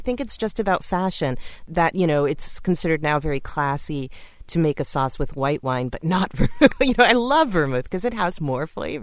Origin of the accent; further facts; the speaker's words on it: Windsor, Connecticut, United States; I grew up in Windsor, Connecticut, so it's local.